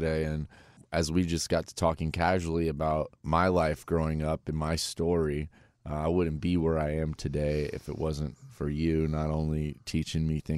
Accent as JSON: {"language": "English", "town": "Vero Beach", "region": "Florida", "country": "United States", "tie": "born or raised there", "also_born_or_lived": "Winter Haven", "said": "Yeah, that's where I was born in Winter Haven Hospital. Polk County, shout out. And I moved over to Vero Beach, Florida at a young age."}